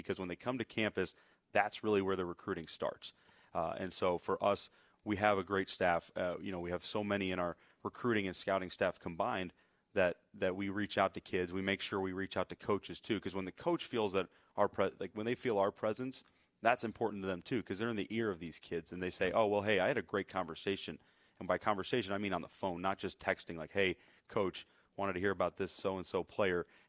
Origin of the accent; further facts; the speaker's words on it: Chicago, Illinois, United States; now in Nashville, United States; I'll never forget the first time I drove in through Nashville when I moved here. And I'm from Chicago, so I know a big city